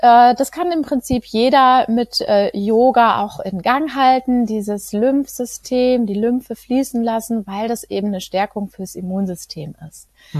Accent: Greven, North Rhine-Westphalia, Germany; ich komme aus Greven, ich bin 38 Jahre alt

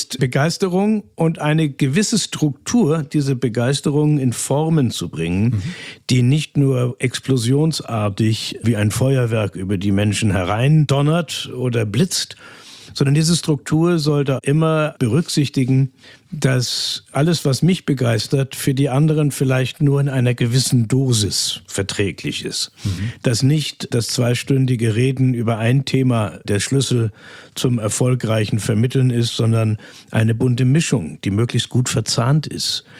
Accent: Kiel, Schleswig-Holstein, Germany; born there; Ich komme ursprünglich aus Kiel. Ich bin in Kiel, in Schleswig-Holstein geboren. Meine Eltern waren allerdings, meine Mutter aus Schleswig-Holstein, aber mein Vater war aus Siebenbürgen.

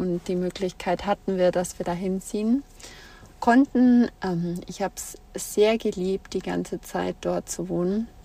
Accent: Herzogenaurach, Bavaria, Germany; Ich komme gebürtig aus Franken, aus dem schönen Herzogenaurach. Und viele kennen es von Adidas und Puma oder von einem der beiden Sportartikelhersteller. Ich bin dort aufgewachsen

